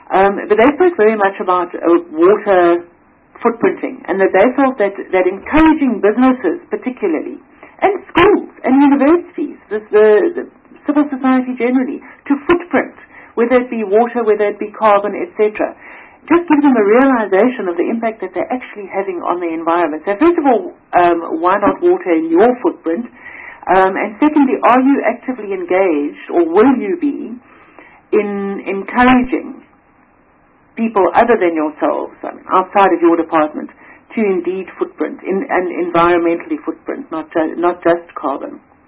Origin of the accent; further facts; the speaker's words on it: Nelson Mandela Bay, Eastern Cape, South Africa; as you probably know by now, I'm from the Nelson Mandela Bay Metro.